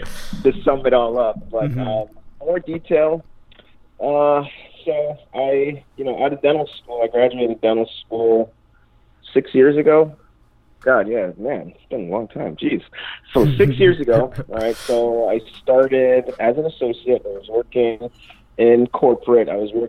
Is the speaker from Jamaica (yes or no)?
yes; Jamaica; now in Maryland, United States; Jamaica, Caribbean.